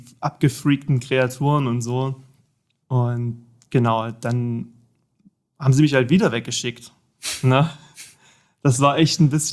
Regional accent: Saxony, Germany; now in Dresden, Germany; Ich komme aus Dresden, also wohne aktuell in Dresden. Ursprünglich komme ich tatsächlich aus dem Vogtland, aus Sachsen. Ja, der Ort mit dem schlimmsten Dialekt wahrscheinlich in ganz Deutschland.

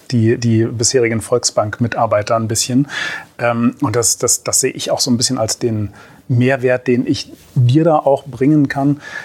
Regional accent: Berlin, Germany; born there; Ich bin zwar gebürtiger Berliner

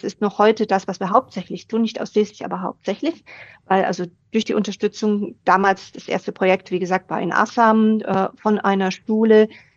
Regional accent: Bamberg, Bavaria, Germany; das ist nur eine Stunde von Bamberg entfernt, also meine Heimatstadt.

